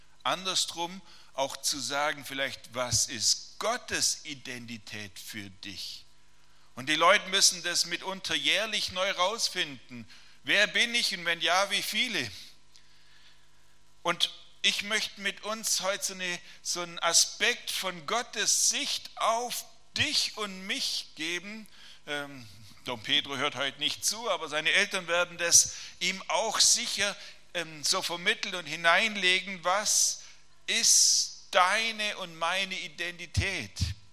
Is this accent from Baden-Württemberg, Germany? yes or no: yes; Friedrichshafen, Baden-Württemberg, Germany; bin aus Friedrichshafen und habe drei Kinder